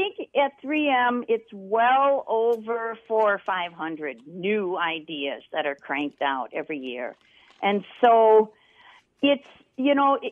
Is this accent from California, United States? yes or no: no; Minnesota, United States; So I started out in one of those projects in 3M at my high school. I'm from the Twin Cities.